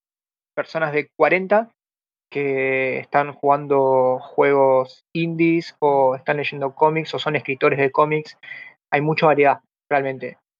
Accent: Buenos Aires, Argentina; Soy parte del podcast Lag Mental. Soy de Argentina, Buenos Aires.

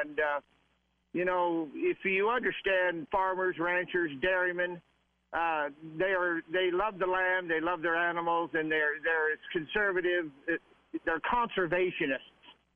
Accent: Jerome, Idaho, United States; Well, I grew up in Jerome, and I didn't know Chris was from Twin.

